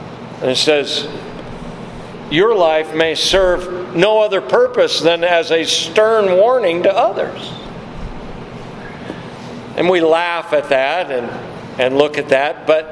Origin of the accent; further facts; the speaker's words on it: Midwest, United States; But growing up in the Midwest, boy, did we see hail.